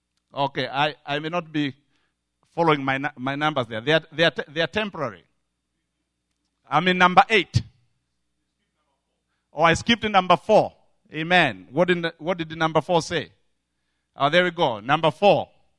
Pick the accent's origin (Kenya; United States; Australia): Kenya; Or as we say, as a Kenyan, I would say hot.